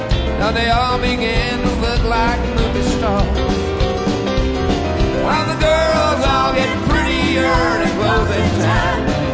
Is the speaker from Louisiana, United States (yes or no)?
yes; Louisiana, United States; See, a lot of folks probably don't realize that I grew up in Louisiana together with … Reverend Swaggart.